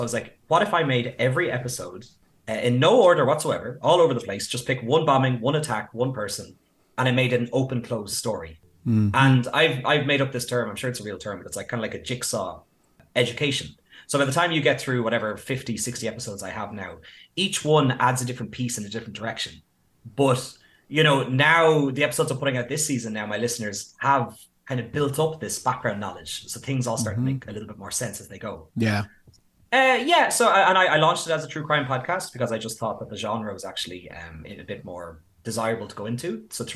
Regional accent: Leinster, Ireland; So, yeah, I grew up in County Meath. So, like I said, right beside, close to Dublin, for anyone who's not from the area.

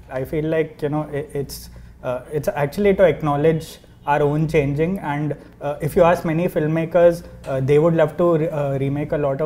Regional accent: Kolkata, West Bengal, India; I am from Calcutta, so I know what I'm talking about.

